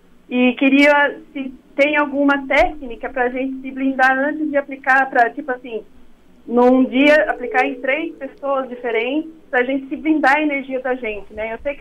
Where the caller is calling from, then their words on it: Bragança Paulista, São Paulo, Brazil; eu sou de Bragança Paulista.